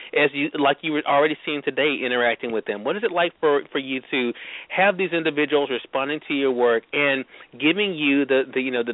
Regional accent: Mississippi, United States; 94.1 FM here in my home state of Mississippi

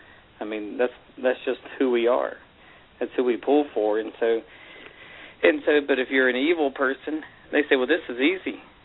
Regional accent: the South, United States; And they said, well, where are you from? I said, I'm from the South. Well, you're east of the Mississippi.

